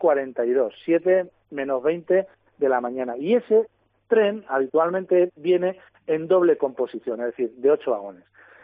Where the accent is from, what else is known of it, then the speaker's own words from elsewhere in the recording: Daimiel, Castilla-La Mancha, Spain; yo soy de Daimiel y voy todos los días a Ciudad Real a coger el Avant